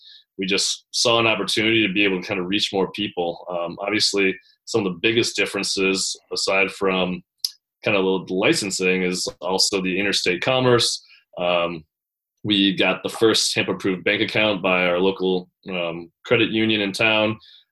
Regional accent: Michigan, United States; seeing that happen around my hometown and different cities in Michigan

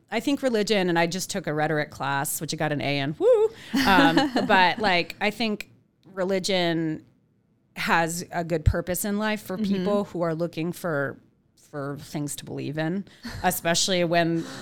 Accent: California, United States; I'm from Southern California, so I was born and raised.

